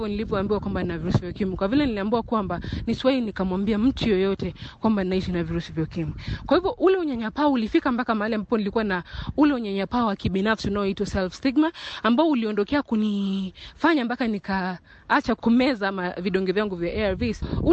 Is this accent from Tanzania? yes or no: no; Kenya; born there; mimi ni mzaliwa wa Kenya.